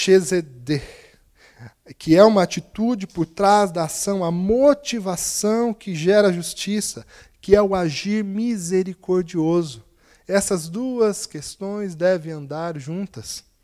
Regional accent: Cosmópolis, São Paulo, Brazil; Eu lembro, então, de lá na minha cidade, em Cosmópolis

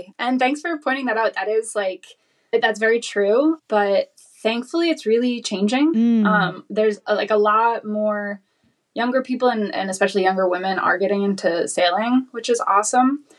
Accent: Boston, Massachusetts, United States; Yeah, so I grew up down in Boston

